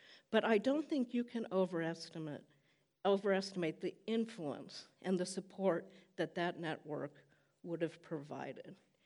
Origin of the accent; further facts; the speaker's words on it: Midwest, United States; And trust me, I can discern this. I'm a Midwesterner.